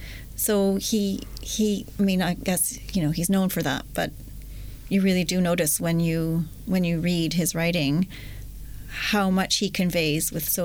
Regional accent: Montreal, Quebec, Canada; I'm from Montreal in Canada. That's where I grew up.

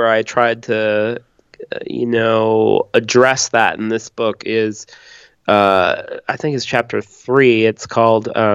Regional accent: United States; I'm, you know, I'm an American male.

